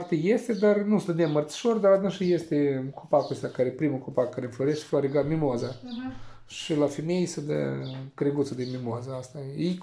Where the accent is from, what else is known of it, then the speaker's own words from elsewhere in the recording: Moldova; now in Italy; noi eram din Republica Moldova